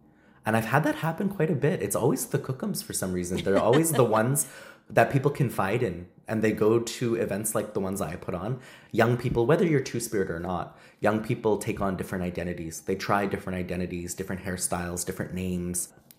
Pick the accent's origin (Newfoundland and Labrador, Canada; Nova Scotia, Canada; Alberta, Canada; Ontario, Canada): Alberta, Canada; I'm Nakota Sioux. I'm Ithkabi Nakota from Treaty 6 territory, from the Alexis Nakota Sioux Nation.